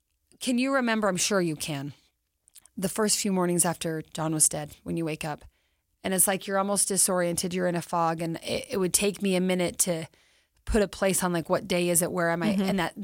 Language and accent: English; Utah, United States; he's from Arizona, I'm from Utah.